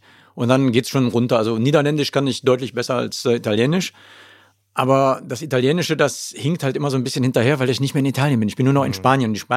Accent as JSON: {"language": "German", "town": "Cologne", "region": "North Rhine-Westphalia", "country": "Germany", "said": "als Kölner"}